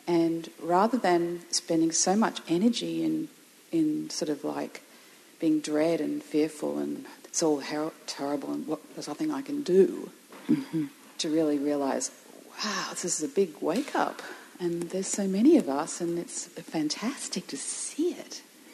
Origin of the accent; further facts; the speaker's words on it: Australia; now in London, United Kingdom; I'm from Australia, but I live in London.